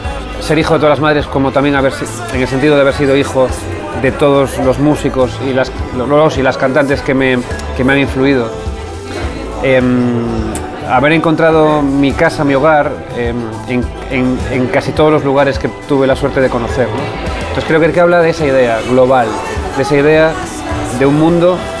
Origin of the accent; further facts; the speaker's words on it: Galicia, Spain; Soy un gallego claramente, pero no soy un gallego puro. Soy un gallego... En mi familia, en mi ascendencia, ya hay mucha mezcla. Hay desde... O sea, aparecen hasta suizos y cubanos.